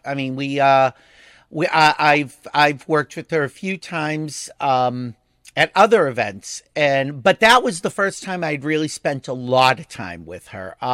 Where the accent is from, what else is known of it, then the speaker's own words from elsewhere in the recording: Boston, Massachusetts, United States; as a Bostonian, I know this, Boston Pride would very often be the same weekend.